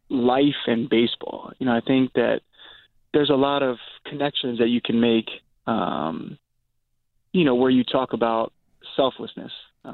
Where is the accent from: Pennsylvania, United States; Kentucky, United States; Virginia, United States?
Virginia, United States; I was a big Cal Ripken Jr. growing up in Virginia, a big Cal Ripken Jr. fan